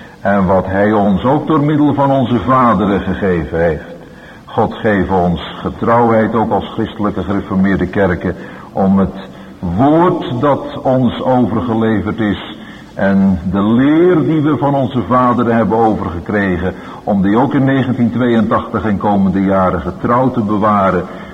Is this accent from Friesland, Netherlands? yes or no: no; Rotterdam, South Holland, Netherlands; born there; Ik ben een Rotterdammer van geboorte, dus in zoverre is deze streek van het land me niet helemaal onbekend.